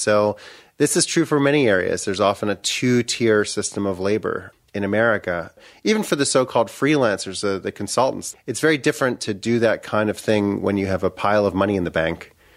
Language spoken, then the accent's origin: English; Baltimore, Maryland, United States; And I think growing up in Baltimore, from Baltimore, it's hard not to see that race and capitalism are deeply interconnected.